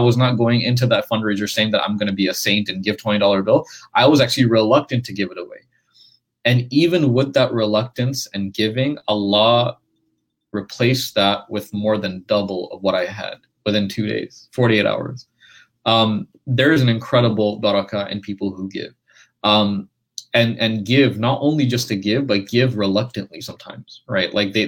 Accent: Memphis, Tennessee, United States; There was like a really amazing project back in my hometown of Memphis, Tennessee.

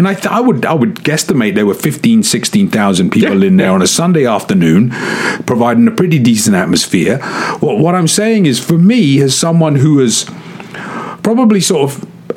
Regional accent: England, United Kingdom; As someone who obviously I grew up in England, I support my local team.

